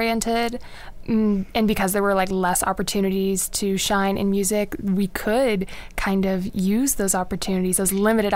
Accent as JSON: {"language": "English", "town": "Indianapolis", "region": "Indiana", "country": "United States", "said": "We're from Indianapolis, Indiana."}